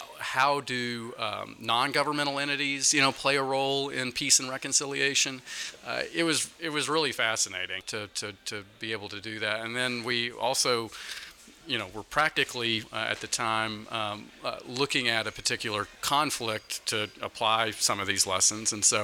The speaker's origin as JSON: {"language": "English", "region": "Texas", "country": "United States", "said": "So I'm from the Dallas-Fort Worth area, and so I was up here doing a Washington semester at American University"}